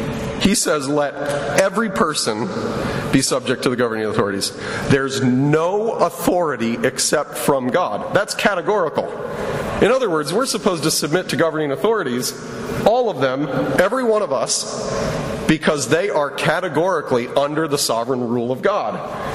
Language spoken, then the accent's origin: English; United States; Because as an American, I don't have to obey people.